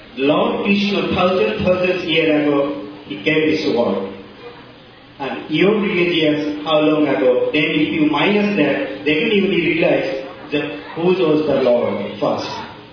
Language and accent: English; Bangladesh; Basically, I'm from Bangladesh.